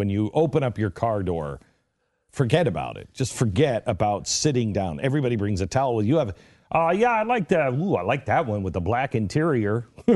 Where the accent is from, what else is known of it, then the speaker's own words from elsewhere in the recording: Mountain West, United States; I'm from the Mountain West, man, and I can't handle the humidity.